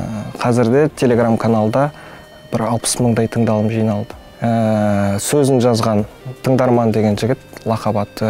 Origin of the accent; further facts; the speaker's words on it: Aktobe, Aktobe Region, Kazakhstan; 22 жастамын, Ақтөбе қаласының тумасымын.